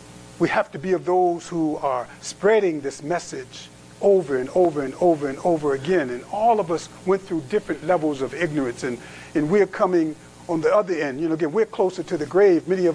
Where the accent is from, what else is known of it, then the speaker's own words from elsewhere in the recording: Philadelphia, Pennsylvania, United States; You know, when I was growing up in the Philadelphia area, you know, again, the many brothers and sisters have heard me say this before, we used to call people PTMs, part-time Muslims.